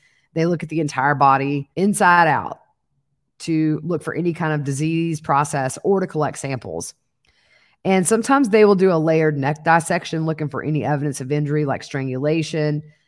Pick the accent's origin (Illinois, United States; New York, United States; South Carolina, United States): South Carolina, United States; And he worked actually in my home state of South Carolina, where we have a coroner system